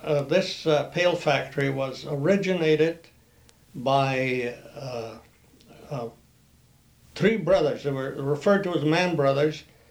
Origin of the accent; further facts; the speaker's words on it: Russia; now in Manitowoc, United States; the first couple nights that we came from Russia, that is from New York to Manitowoc by train, we also lived in the Golden home.